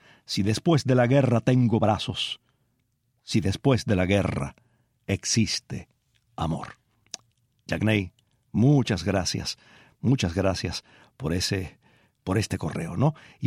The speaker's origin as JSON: {"language": "Spanish", "region": "Holguín", "country": "Cuba", "tie": "born or raised there", "lives_now": "Chaparra, Cuba", "said": "Yo nací en Holguín, vivo en Chaparra y crecí bañándome en la herradura."}